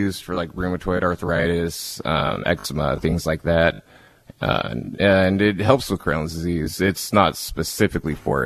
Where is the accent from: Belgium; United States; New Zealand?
United States; Washington; I'm from King County, and, like, I'd heard about